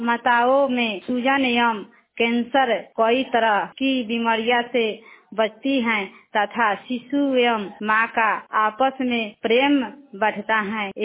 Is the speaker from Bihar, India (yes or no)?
yes; Bihar, India; मैं दरियापुर प्रखंड के कंवटिया की रहने वाली हूँ।